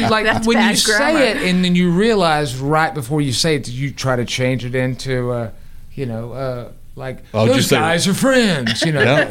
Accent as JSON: {"language": "English", "region": "the South", "country": "United States", "said": "I was from the South. I didn't know what hockey sticks were."}